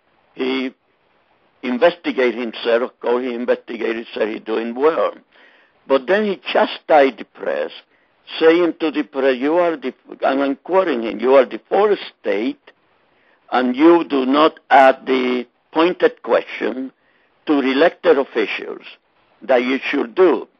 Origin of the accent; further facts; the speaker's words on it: Puerto Rico; moved away; I was born and raised in Puerto Rico. I came here in 1951 during the McCarthy era.